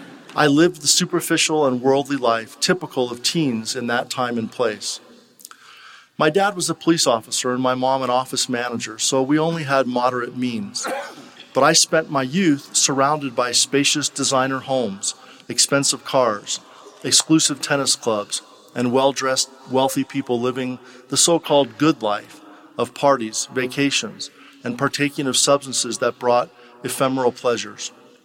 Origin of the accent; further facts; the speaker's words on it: California, United States; I was born and raised in Marin County, California, at that time the 5th wealthiest county in the nation. Living just north of San Francisco, I grew up literally surrounded by great mists